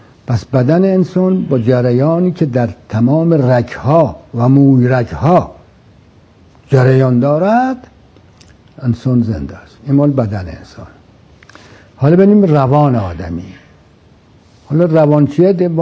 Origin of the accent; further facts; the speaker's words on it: Isfahan, Iran; حالا رودخانه من که خب اهل اصفهانم، رودخانه زاینده رود که سابق که آب داشت